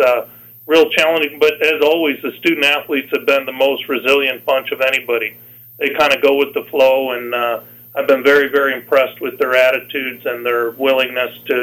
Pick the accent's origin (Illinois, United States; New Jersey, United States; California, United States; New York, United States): Illinois, United States; Chicago; now in North Iowa, United States; Never in my life would I thought that my happily ever after would end up in North Iowa growing up in Chicago, but boy, we feel really blessed to have made our home here for many years.